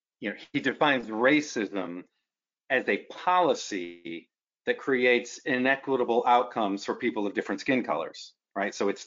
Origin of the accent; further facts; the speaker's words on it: Midwest, United States; because I was raised in the Midwest some time ago, on the golden rule, right?